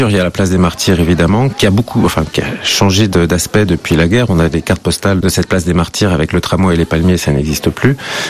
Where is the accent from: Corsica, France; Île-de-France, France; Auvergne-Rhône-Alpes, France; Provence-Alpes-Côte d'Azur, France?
Île-de-France, France; Paris; born there; en tant qu'Européen, je suis parisien de naissance